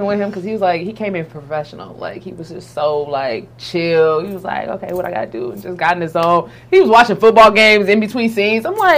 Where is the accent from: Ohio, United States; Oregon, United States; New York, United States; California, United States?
California, United States; Yes, born and raised in California. I am first generation American from my mom's side.